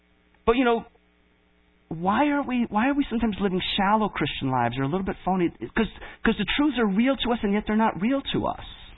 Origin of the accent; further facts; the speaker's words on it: Detroit, Michigan, United States; I grew up in Detroit. And I grew up in Detroit when it was a changing time, or it was becoming a pretty poor area